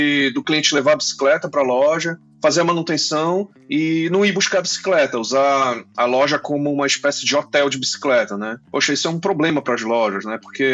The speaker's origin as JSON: {"language": "Portuguese", "town": "Belém", "region": "Pará", "country": "Brazil", "said": "Eu sou de Belém."}